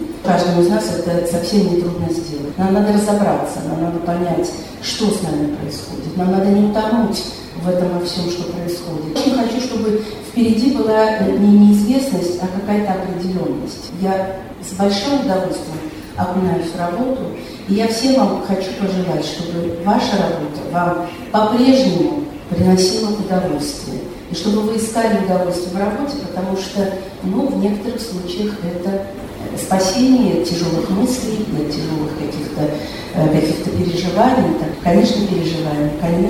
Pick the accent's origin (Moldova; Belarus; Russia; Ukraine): Belarus; С 5 лет я живу в Белоруссии, хотя я родилась в Белоруссии, и так сложилось, что первые 5 лет по состоянию здоровья мама меня уехала, и мы жили в другой республике.